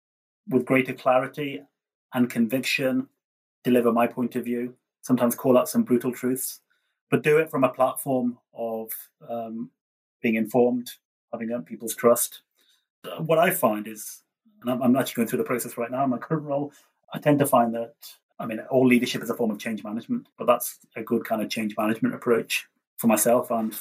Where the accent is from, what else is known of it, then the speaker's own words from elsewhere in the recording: Liverpool, North West England, United Kingdom; I come from Liverpool.